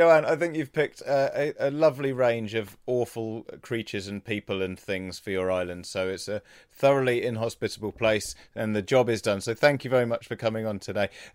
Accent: England, United Kingdom; because, you know, we're from England.

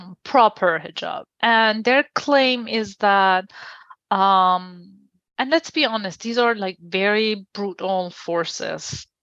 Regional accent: Iran; I was born and raised in Iran

